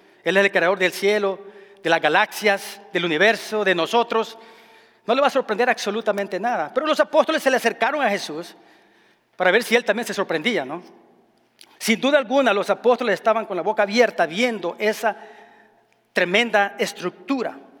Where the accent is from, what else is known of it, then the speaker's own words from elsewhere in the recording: Santa Ana, El Salvador; born there; moved away; cuando visitamos mi país y llego a la ciudad donde yo nací. Se llama Santana.